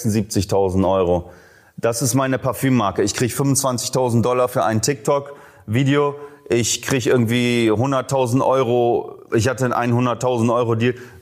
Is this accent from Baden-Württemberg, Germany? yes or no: no; Oldenburg, Lower Saxony, Germany; Ja, ich komme ja aus Oldenburg.